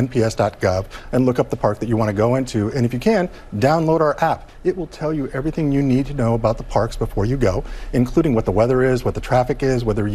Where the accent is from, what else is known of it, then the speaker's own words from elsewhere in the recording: Oregon, United States; I grew up on the Umatilla Indian Reservation in Northeast Oregon, and we're all about community.